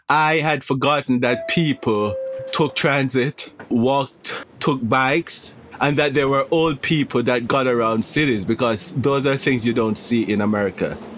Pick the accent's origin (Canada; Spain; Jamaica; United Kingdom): Jamaica; moved away as an adult; now in United States; So I am a Jamaican native, and my choice of where to work or what to do was predicated on the fact that I needed to be able to get a job as an immigrant.